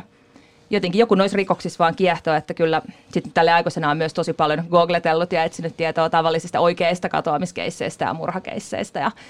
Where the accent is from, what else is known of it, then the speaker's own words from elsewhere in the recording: Espoo, Uusimaa, Finland; niin mä asuin Lauttasaaressa. Nyt mä en enää asu siellä, mutta pitkään asuin, en ole siis kotoisin sieltä tai mitään, vaan sieltä vielä porvarillisemmasta Espoosta olen kotoisin.